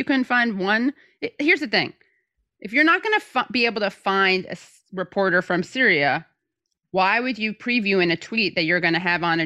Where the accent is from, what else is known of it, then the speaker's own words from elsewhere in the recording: New York, United States; As a New Yorker, I detest Andrew Cuomo.